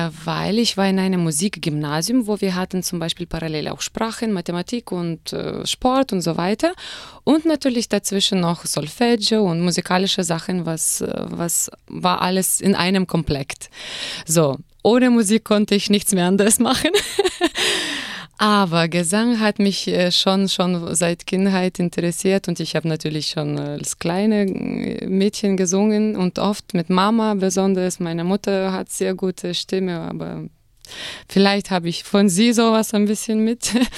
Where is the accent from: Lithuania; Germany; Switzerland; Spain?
Lithuania; Kaunas, Kaunas County; born there; German is a second language; Ja, ich bin in Litauen geboren, in so einem zweiten großen Stadt, Kaunas.